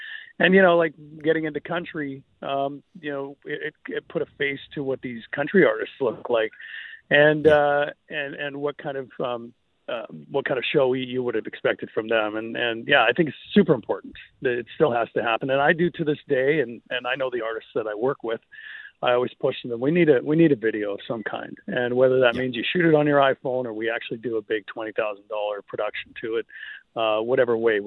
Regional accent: British Columbia, Canada; I think I come by it pretty honestly, being a British Columbia boy my entire life.

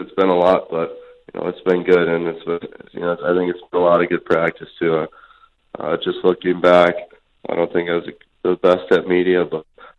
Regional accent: Minnesota, United States; Marian Gaborik was the star I looked up to when I was growing up in Minnesota

